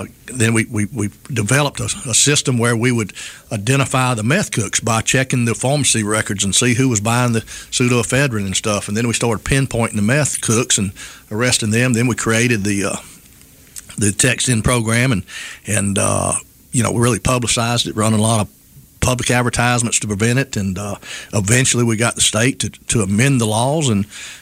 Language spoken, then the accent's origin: English; Mobile, Alabama, United States; I like to tell people I'm homegrown and home educated. I grew up here in Mobile, and went to South Alabama with an undergraduate and graduate degree